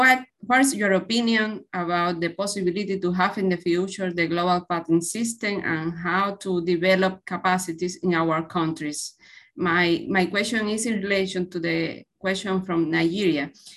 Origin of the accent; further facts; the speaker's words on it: Cuba; English is a second language; I'm from Cuba, professor of the University of Havana.